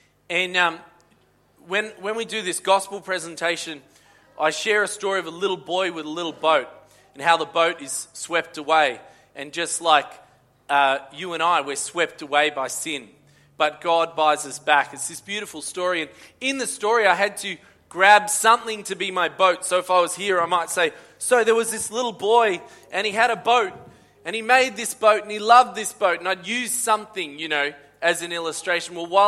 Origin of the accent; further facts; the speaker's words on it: Australia; I'm from Australia.